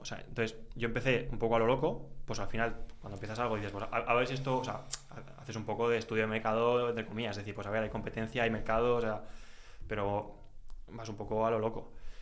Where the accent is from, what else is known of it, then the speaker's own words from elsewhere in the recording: Valencia, Valencian Community, Spain; me voy a Valencia, que es de donde yo soy, contrato a gente.